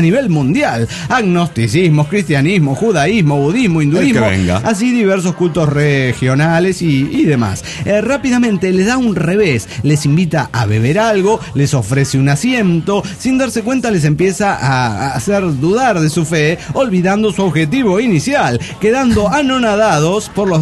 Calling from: Mérida, Yucatán, Mexico; Qué calor vio lo de Mérida, Yucatán. Hola, equipo desintegrado.

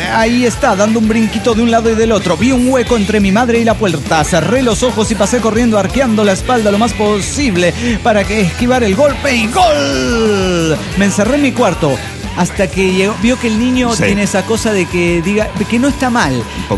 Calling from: Cuernavaca, Morelos, Mexico; de Cuernavaca, Morelos, México.

